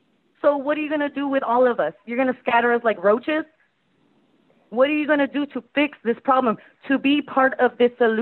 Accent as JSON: {"language": "English", "town": "Houston", "region": "Texas", "country": "United States", "tie": "born or raised there", "first_language": "Spanish", "second_language": "English", "said": "I'm trying to speak in Spanish because that is my native language. I am a Mexican, but because I grew up in Fifth Ward with many, many Black people around me, I consider myself Black, and I speak English."}